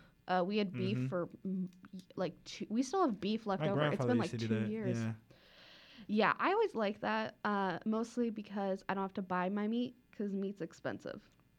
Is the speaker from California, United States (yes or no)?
no; Lincoln, Nebraska, United States; so I'm from Lincoln. I live in the city, so I don't do 4-H.